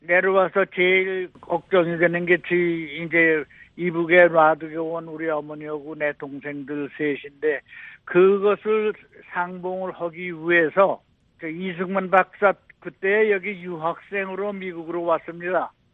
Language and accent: Korean; Wonsan, Kangwon, North Korea; moved away; 원산시 서구리 189 바로 역전이에요. 역전. 원산 역전에 큰 2층 집.